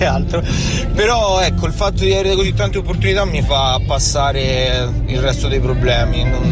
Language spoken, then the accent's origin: Italian; Faleria, Lazio, Italy; now in Rome, Italy; io vivo a Roma, non sono originario di Roma, è vero che non è che vengo da chissà dove, vengo da un paese in provincia di Viterbo, però penso di poter dire la mia, nel senso che c'è stata comunque una grossa differenza tra il paesino, Faleria si chiama, e la città.